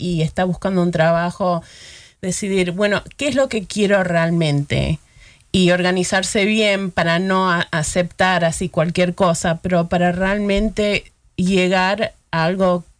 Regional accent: New York, United States; accent: Argentine; Bueno, mis padres son argentinos y yo me crié acá en New York

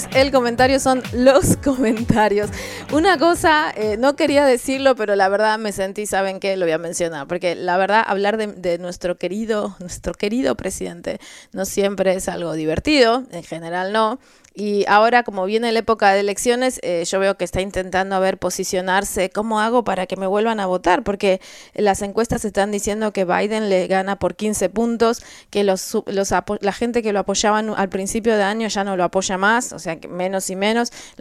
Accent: Argentina; yo tengo mi país de origen es Argentina, pero soy ciudadana.

